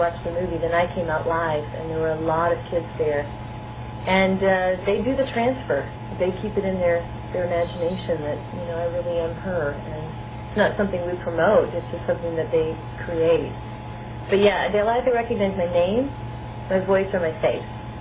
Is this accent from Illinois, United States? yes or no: yes; Rockford, Illinois, United States; Oh, yeah. That's my